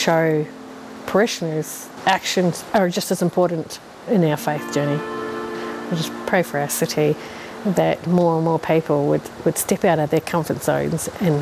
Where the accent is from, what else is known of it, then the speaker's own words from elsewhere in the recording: New Zealand; now in Australia; as a Kiwi